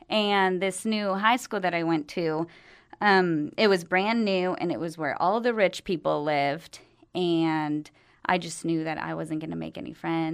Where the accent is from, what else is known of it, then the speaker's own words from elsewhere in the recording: Houston, Texas, United States; So I am from Houston.